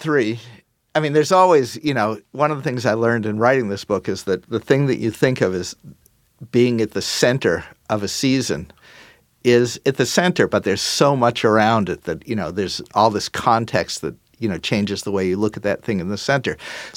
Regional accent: Boston, Massachusetts, United States; I'm originally from Boston.

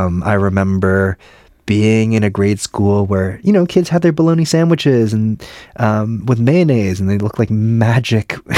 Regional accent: New Jersey, United States; My parents worked in New York City. I grew up in New Jersey.

